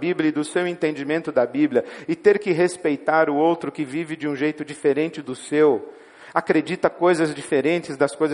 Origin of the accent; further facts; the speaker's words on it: Brazil; born there; Eu não sei por que eu nasci aqui no Brasil